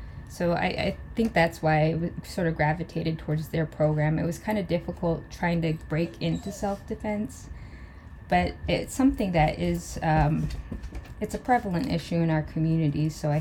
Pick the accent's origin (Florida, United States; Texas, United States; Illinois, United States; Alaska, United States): Alaska, United States; Barrow; now in Anchorage, United States; I am from Barrow, but I now reside in Anchorage on Denaina land.